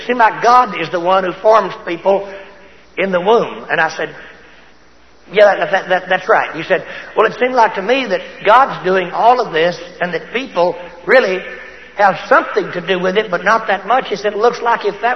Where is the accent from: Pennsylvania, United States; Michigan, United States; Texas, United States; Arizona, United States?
Texas, United States; Looters; I came from Looters, Texas, a town of 600 people that's finally dwindled down to 400. Nothing good has ever come out of Looters. And it's a little town close to Abilene, Texas.